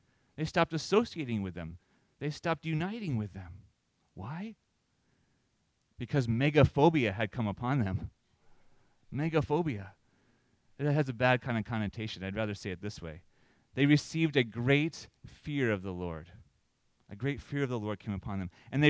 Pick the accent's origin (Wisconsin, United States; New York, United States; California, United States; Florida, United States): Florida, United States; Okay, now, I loved the water. I grew up in Florida. I loved to be at the beach.